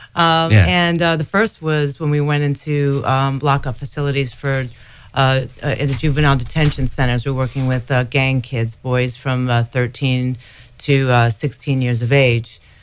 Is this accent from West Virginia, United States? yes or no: no; Queens, New York, United States; I'm from Queens. Like, we don't do woo-woo.